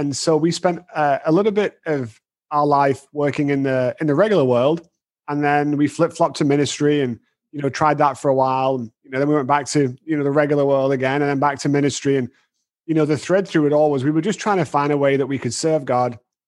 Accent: Manchester, North West England, United Kingdom; also born or lived in Texas; I'm originally from Manchester in the UK.

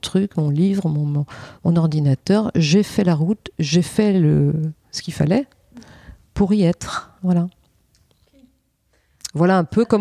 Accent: Nantes, Pays de la Loire, France; also born or lived in Paris; Non, c'est quand, à un moment, on est parti de Paris pour habiter à Nantes. Nantes, c'était la ville de mon enfance que j'avais bien fui pendant 20 ans.

